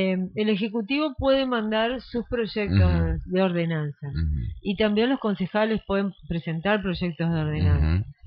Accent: Argentina

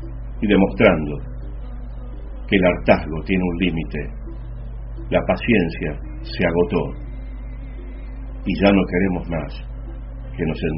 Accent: Argentina; qué carajo somos los argentinos

